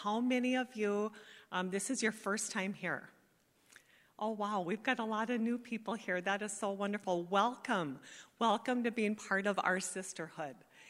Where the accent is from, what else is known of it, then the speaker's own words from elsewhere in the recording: Bismarck, North Dakota, United States; moved away as an adult; also born or lived in Grand Forks; now in Minneapolis, United States; I've been in the Twin Cities area for a little over 30 years. And I moved here from North Dakota. So I'm from a smaller town, Bismarck. And then I went to college in Grand Forks and moved here.